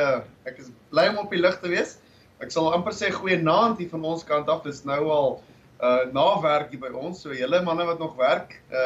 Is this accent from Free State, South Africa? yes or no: yes; Bloemfontein, Free State, South Africa; now in Perth, Australia; ek is gebore, groot geword, Bloemfonteiner, ek sê tralie al die pad, Sentraal Hoërskool in Bloemfontein, en het lag gemaak in 2003